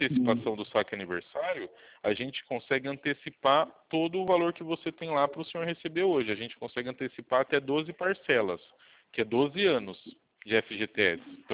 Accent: Itu, São Paulo, Brazil; Eu sou aqui de Itu, São Paulo

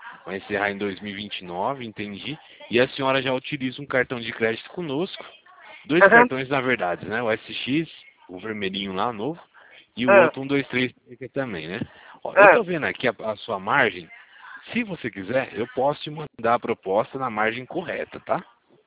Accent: Campinas, São Paulo, Brazil; Eu sou aqui de Campinas, sou aqui do ladinho.

